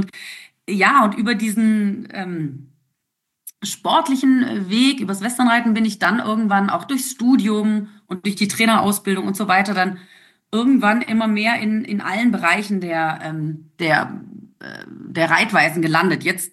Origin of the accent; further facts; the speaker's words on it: Germany; also born or lived in South America; Geboren bin ich in Südamerika. Meine Eltern waren dort Lehrer und dort war ich meine ersten 5 Jahre. Und dann sind wir zurück sozusagen nach Deutschland. Da war ich noch ganz klein, da war ich 5